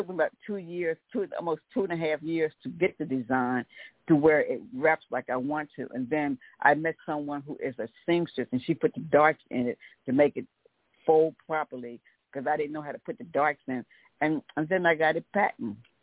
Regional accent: Wilmington, Delaware, United States; I'm from Wilmington, Delaware.

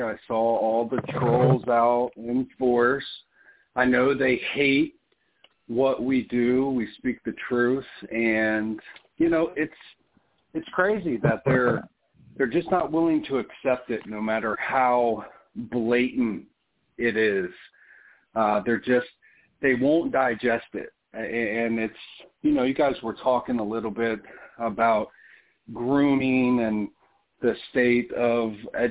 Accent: Ohio, United States; I'm from the Midwest of the United States, from the great state of Ohio

